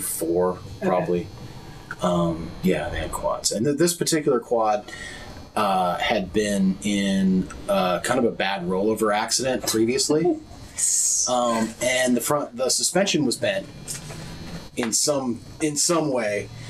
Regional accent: Salinas, California, United States; also born or lived in Santa Cruz; Originally, sure. I'm from Salinas, California.

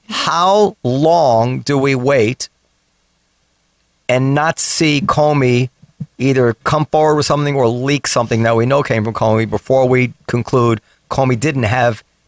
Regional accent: United States; I agree with you, like as an American

